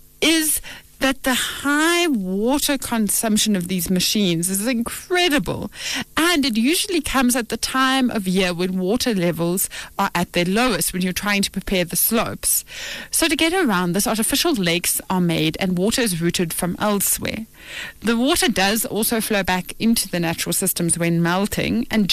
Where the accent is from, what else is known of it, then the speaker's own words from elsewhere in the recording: South Africa; I didn't quite know this because I'm a South African child, but there are all kinds of snow.